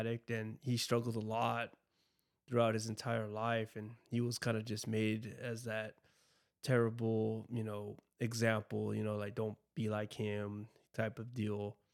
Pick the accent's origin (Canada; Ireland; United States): United States; Chula Vista, California; So where it all started for me is I grew up in Chula Vista. I didn't have the worst upbringing in the world.